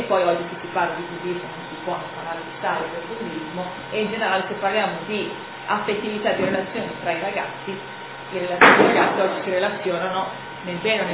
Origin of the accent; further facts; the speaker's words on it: Canelli, Piedmont, Italy; io vivo ad Orto ormai dal 2005, sono originaria di Canelli